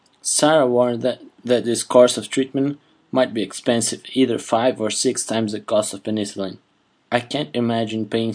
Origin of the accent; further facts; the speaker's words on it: São Paulo, Brazil; first language Portuguese; English is a second language; Here in Brazil, we all speak mainly Portuguese, which is my mother tongue. Here in São Paulo